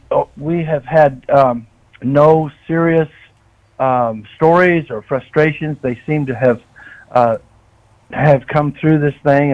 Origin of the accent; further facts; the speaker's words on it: Missouri, United States; moved away; Well, I'm from Missouri. I came down here in 94 and 95. Been here 30 years.